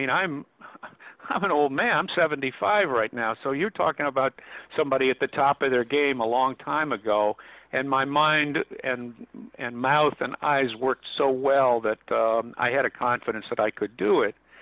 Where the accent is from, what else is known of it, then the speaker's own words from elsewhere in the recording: St. Louis, Missouri, United States; I was doing you know, plays in school and when I was growing up in St. Louis